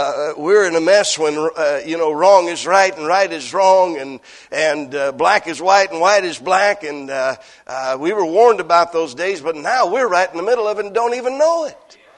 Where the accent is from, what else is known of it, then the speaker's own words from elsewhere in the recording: Michigan, United States; Now, I grew up in Michigan, and I can remember when I was probably about 8 or 9